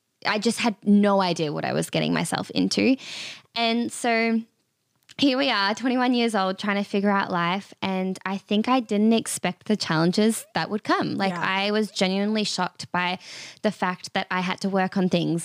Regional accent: Melbourne, Victoria, Australia; moved away as an adult; now in United States; I am from Australia. I was born and raised in Melbourne. And so I came over to America almost 3 years ago to do ministry school

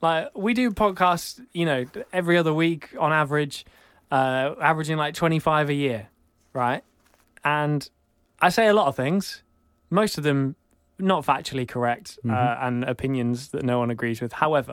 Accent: England, United Kingdom; I'm from England.

